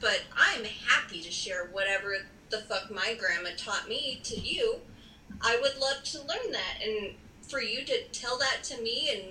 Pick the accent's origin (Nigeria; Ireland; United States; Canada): United States; Nevada; I am a white lady. I am from Northern Nevada, and there's great Mexican food in Nevada